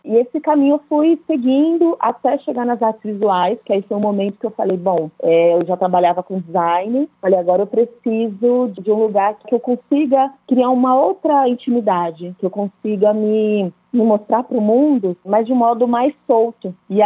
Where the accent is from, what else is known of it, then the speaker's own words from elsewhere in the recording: São Paulo, Brazil; Eu cresci, eu nasci em São Paulo, morei a maior parte da minha vida na periferia de São Paulo.